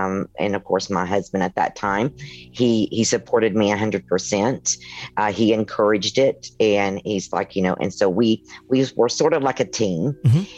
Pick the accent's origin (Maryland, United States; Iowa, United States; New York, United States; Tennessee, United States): Tennessee, United States; Yes. I was raised in Tennessee.